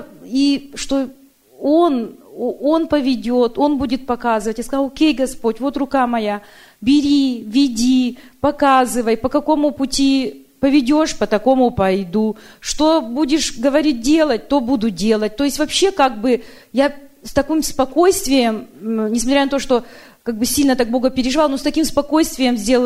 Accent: Federal Way, Washington, United States; я из Федерал Вэя

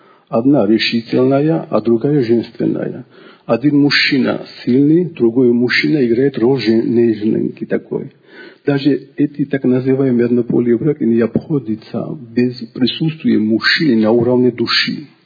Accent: Georgia; Russian is a second language; Короче, я из Грузии, я путаю постоянно эти склонения.

